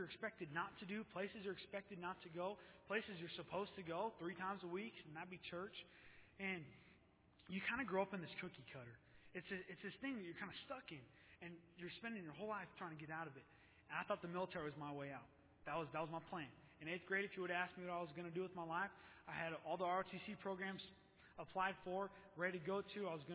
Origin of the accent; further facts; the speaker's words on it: Santa Clara, California, United States; I grew up in Santa Clara, California, North Valley Baptist Church, my home church, Pastor Jack Trever.